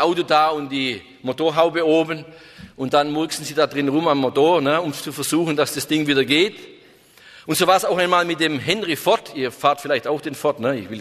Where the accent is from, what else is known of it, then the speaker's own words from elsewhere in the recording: Baden-Württemberg, Germany; Hohenlohe, wo ich herkomme, aus der Hohenlohe